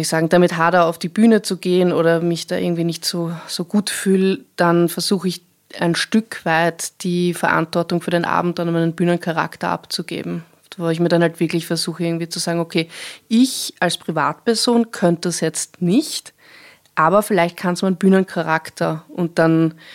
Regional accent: Vienna, Austria; Ja, ich bin in Wien aufgewachsen.

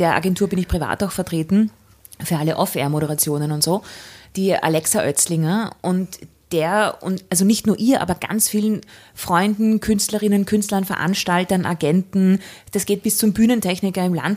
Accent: Neulengbach, Lower Austria, Austria; Und plötzlich bin ich die tolle Niederösterreicherin, die aus jedem Blunzen, wie man bei uns in Neulenkbach so schön sagt.

